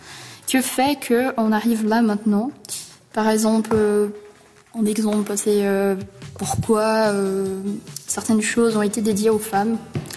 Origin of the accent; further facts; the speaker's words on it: Brazil; j'ai 19 ans, je viens du Brésil et je suis opératrice en informatique en deuxième année